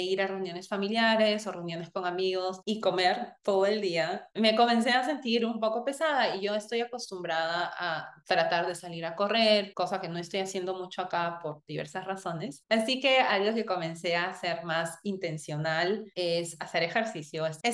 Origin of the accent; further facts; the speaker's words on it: Peru; moved away as an adult; now in United States; yo nací y crecí en Perú, pero yo nunca aprendí a ser una adulta en Perú, es decir, tener responsabilidades de adulta. Porque cuando yo me mudé a Estados Unidos, yo tenía 22, 23 años, actualmente tengo 32 años, y pues aún vivía con mis papás